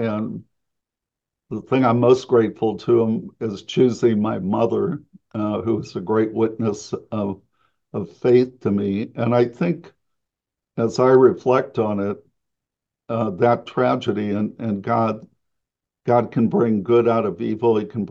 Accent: St. Louis, Missouri, United States; I'm from St. Louis originally. And so he was back in St. Louis.

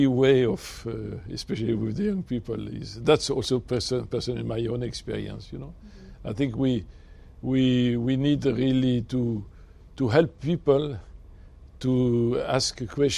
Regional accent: France; English is a second language; I am French, and I know that already that a lot of people are speaking about the possibility for the Pope to go to France.

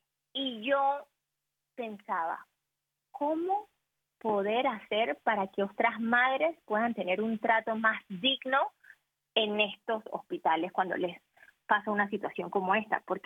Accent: Panama City, Panamá, Panama; born there; yo nací el 22 de septiembre de 1984 en la ciudad de Panamá. Me siento como ciudadana del mundo, realmente. Amo mi país, estoy viviendo en mi país actualmente, estoy viviendo ahora en el interior del país

